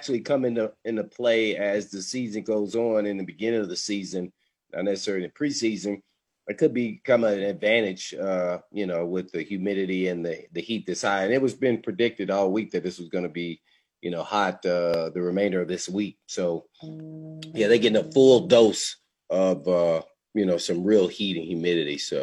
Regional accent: Indiana, United States; I went every year growing up in the Indiana State Fairgrounds.

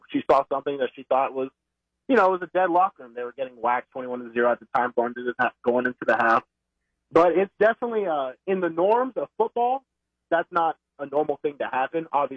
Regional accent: Clarksville, Tennessee, United States; I'm from Clarksville. My dad played at Austin Peay.

